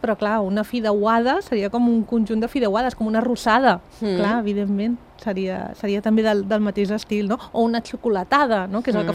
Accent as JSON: {"language": "Catalan", "town": "Sant Quirze", "region": "Catalonia", "country": "Spain", "said": "Llavors fem a Sant Quirze, jo soc de Sant Quirze, ja ho saps"}